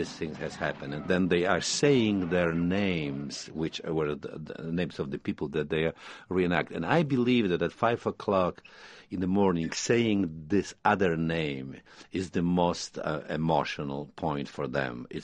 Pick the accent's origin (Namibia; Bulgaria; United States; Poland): Poland; English is a second language; I come from Poland, where patriotism was a dirty word